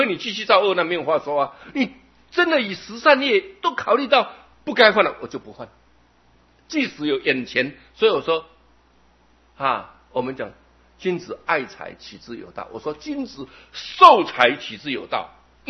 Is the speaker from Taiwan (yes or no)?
yes; Jinshan, New Taipei, Taiwan; 我们台湾人，金山人